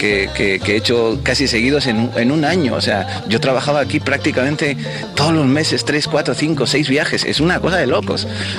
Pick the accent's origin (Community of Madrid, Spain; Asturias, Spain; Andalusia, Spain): Community of Madrid, Spain; Me fui a una tienda importante que hay en mi país, en Madrid